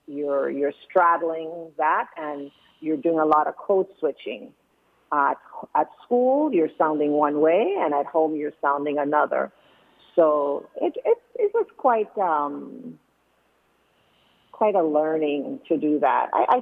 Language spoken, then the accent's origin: English; Guyana; born there; Yes, I was born in Guyana.